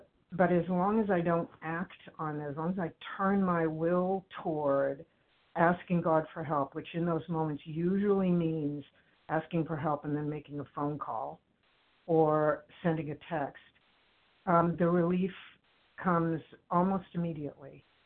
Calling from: Cambridge, Massachusetts, United States; I'm calling from Cambridge, Massachusetts.

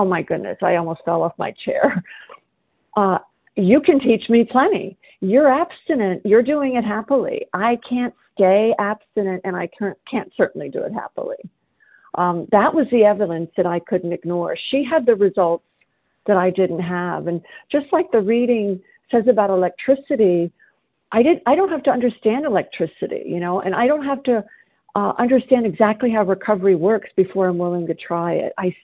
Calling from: South Carolina, United States

